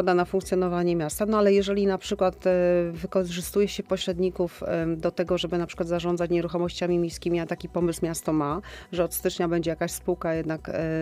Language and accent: Polish; Łódź, Łódź Voivodeship, Poland; jako łodzianka bardzo się martwię tym, że Łódź jest miastem bez przyszłości.